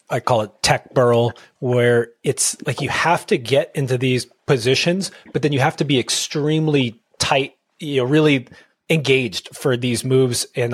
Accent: West Coast, United States; maybe just because I'm from the West Coast, something that was always, we always had like a bit of mystery around the Southeast.

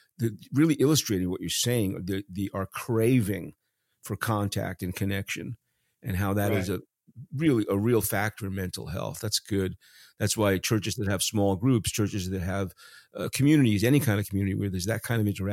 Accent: New York City, New York, United States; I mean, I grew up in New York and it was semi-suburban. It was out in one of the boroughs, but everybody knew everybody.

